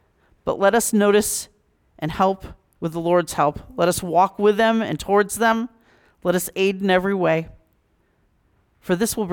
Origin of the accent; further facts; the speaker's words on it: New England, United States; Am I a warmer person, hopefully, now than I was growing up in the New England culture where you don't hug very much?